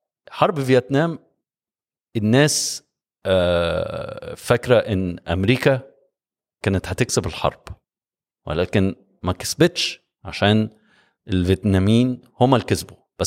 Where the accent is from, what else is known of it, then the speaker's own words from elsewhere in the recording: Egypt; الشركات اللي انت بتشوفها وعندنا في مصر كتير